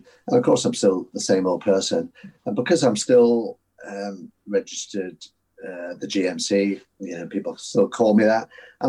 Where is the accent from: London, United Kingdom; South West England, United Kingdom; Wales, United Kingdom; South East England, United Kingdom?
Wales, United Kingdom; Carmarthen; born there; as being 61 years old, it could be a long story. I was born in West Wales